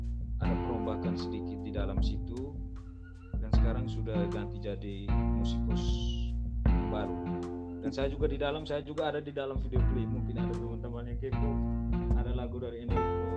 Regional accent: Ende, East Nusa Tenggara, Indonesia; Saya asalnya dari Ende, Kabupaten Ende.

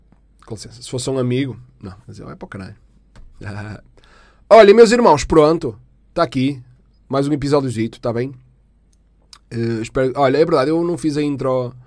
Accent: Portugal; Não. Sou tuga mesmo.

